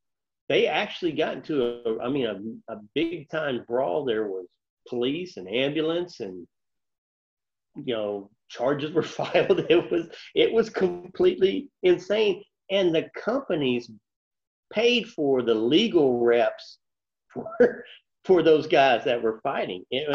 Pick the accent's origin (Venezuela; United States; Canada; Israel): United States; the South; And I grew up in the South, as you did